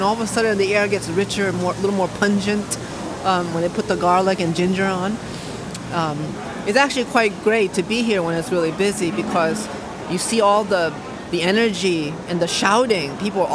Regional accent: Hartford, Connecticut, United States; I immigrated in 1990. I was 2 years old. And this place reminds me of my childhood, growing up in Hartford, Connecticut

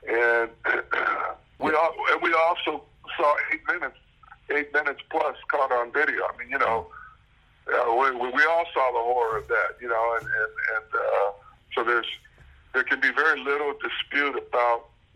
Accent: California, United States; I didn't grow up in the South. I grew up in California.

